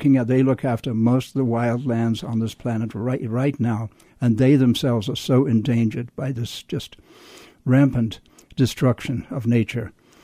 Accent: South Africa; I was a chemical engineer growing up in South Africa.

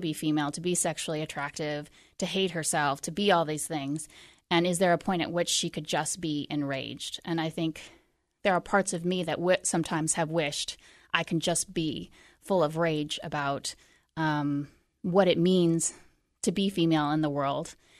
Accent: Yellow Springs, Ohio, United States; So I think I mentioned I grew up in Yellow Springs, Ohio, and I have known the Wallace family from a very young age.

